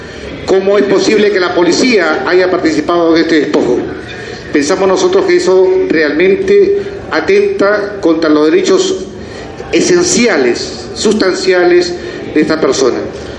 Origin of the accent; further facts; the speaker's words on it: Peru; siendo peruanos y siendo originarios de nuestra tierra